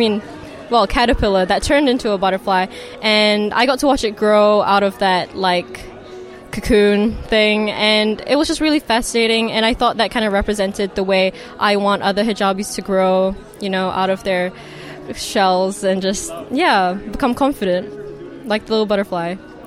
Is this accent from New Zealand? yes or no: yes; New Zealand; growing up in New Zealand, I didn't really have access to hijabs.